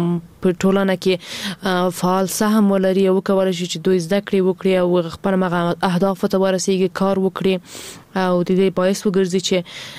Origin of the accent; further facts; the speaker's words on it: Ghazni, Afghanistan; ما په خپل ولایت کې چې زه هم د غزنی یم